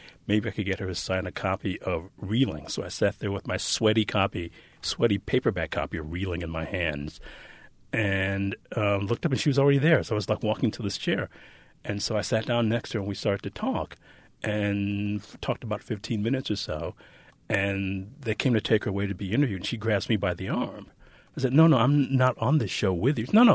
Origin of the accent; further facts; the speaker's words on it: Detroit, Michigan, United States; I grew up in what I think they now demographically call an urban existence.